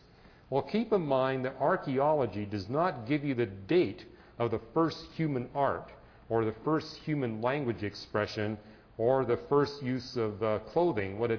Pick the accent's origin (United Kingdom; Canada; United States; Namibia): Canada; British Columbia; I grew up in British Columbia, and there were okra deposits everywhere.